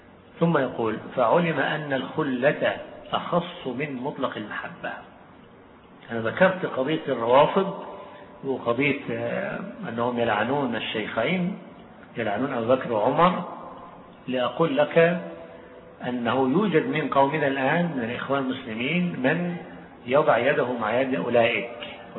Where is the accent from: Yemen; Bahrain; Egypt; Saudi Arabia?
Egypt; والآن بلادنا مصر الآن ستفتح مجال التطبيع مع إيران بقوة